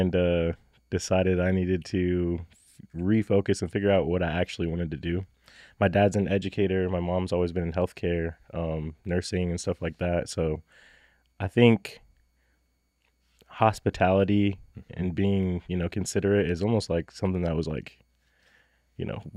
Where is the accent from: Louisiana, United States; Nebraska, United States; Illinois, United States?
Nebraska, United States; North Platte; now in Lincoln, United States; So I grew up in North Platte, Nebraska. And growing up, I played a lot of sports, was on the lake, stuff like that.